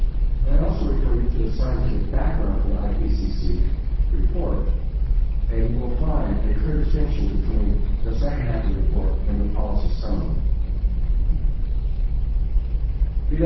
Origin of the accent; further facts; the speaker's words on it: California, United States; I'm from California, and I know we have yet had in this part of the deregulation scene in California.